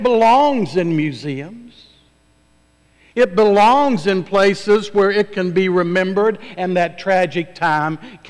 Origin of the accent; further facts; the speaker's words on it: West Virginia, United States; I was raised in the South, a border state, West Virginia, that seceded from Virginia during the Civil War